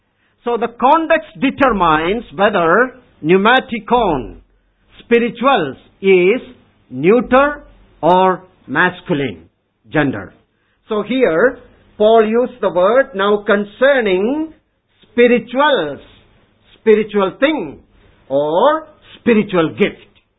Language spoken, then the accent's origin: English; Kerala, India; first language Malayalam; English is a second language; In my mother tongue, you know, Malayalam language, verse 4 reads, Kripavaram, which means grace gift.